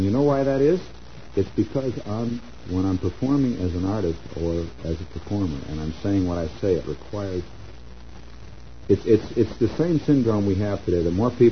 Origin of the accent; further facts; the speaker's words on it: Chicago, Illinois, United States; also born or lived in Hammond; because I was born in Chicago, and I lived in Chicago when I was a kid. I grew up in Chicago, and we moved to Hammond when I was in high school.